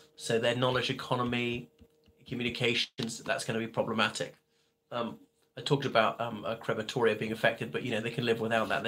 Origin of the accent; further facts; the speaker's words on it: Ireland; respected viewers … from Ireland, and I wish to assure you I'm not English, notwithstanding the hat